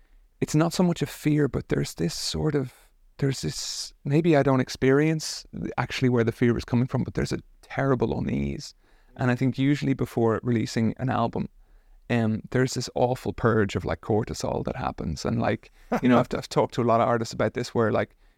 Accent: Ireland; They didn't know that I was from Ireland because I hadn't been releasing music all that long.

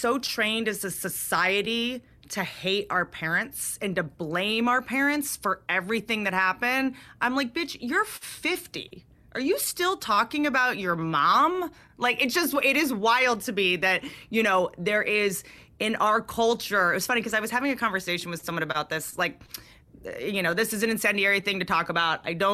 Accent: Washington, District of Columbia, United States; Washington, D.C., sir. Washington, D.C. in Virginia.

